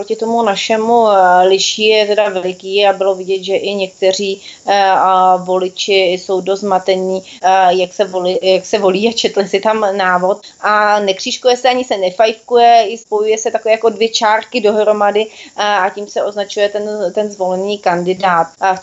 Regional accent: Bohemia, Czechia; zvlášť když jsme se zmínili, že jsme z Čech

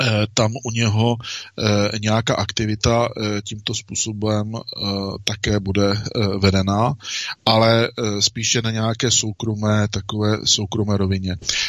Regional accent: Třebošnice, Pardubice Region, Czechia; born there; mé rodiště je v Třebošnici a přes Hronov nad Doubravou to máme na Žlebský zámek kousek

